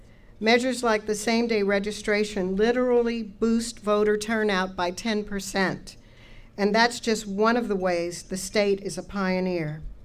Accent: Maryland, United States; It's hard, it's my home state. We recently got a bill through the legislature in Maryland pushing for marriage equality.

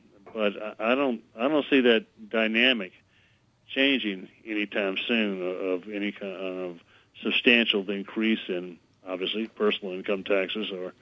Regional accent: Baton Rouge, Louisiana, United States; born there; My family is from New Orleans, and I was born in Baton Rouge, but I've always had just a very strong connection to the city.

